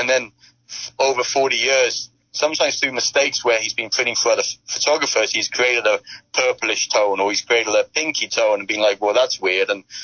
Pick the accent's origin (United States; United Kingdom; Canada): United Kingdom; However, being a British person